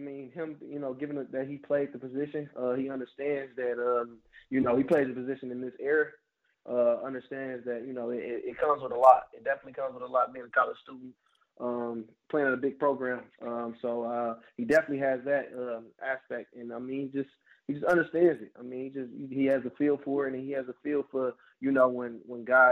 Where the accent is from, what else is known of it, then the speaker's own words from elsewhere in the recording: Detroit, Michigan, United States; I've always been a fan since I was a young kid growing up in Detroit.